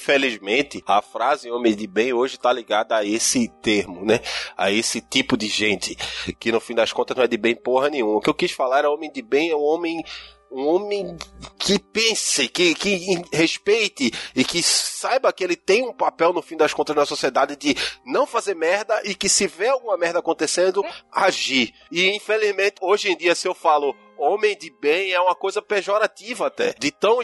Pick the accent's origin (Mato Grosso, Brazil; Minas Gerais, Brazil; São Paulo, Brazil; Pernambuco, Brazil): Pernambuco, Brazil; Recife; now in Santa Catarina, Brazil; é de onde eu vim, é da minha criação também, é do meu estado, porque no Nordeste essas coisas, como eu digo aqui em Santa Catarina, eu digo, olha, isso lá em Recife não se cria não